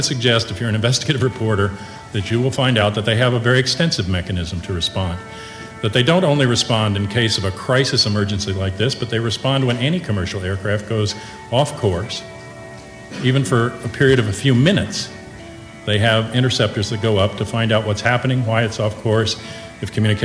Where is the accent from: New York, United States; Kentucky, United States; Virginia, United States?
Virginia, United States; I grew up in the Pentagon. I spent time as a child in the Pentagon